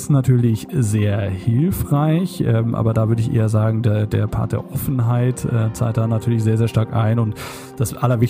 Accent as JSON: {"language": "German", "town": "Kiel", "region": "Schleswig-Holstein", "country": "Germany", "tie": "born or raised there", "said": "ich komme aus Kiel, bin in Kiel geboren und aufgewachsen."}